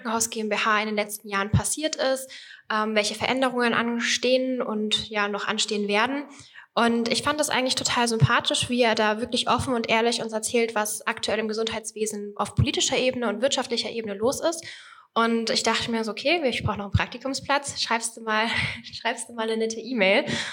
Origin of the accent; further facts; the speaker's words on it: Bavaria, Germany; now in Fulda, Germany; Ich bin 25 Jahre alt. Ich komme ursprünglich aus Mittelfranken, also ich habe schon meinen Bezug so ein bisschen zu Bayern, studiere aber in Fulda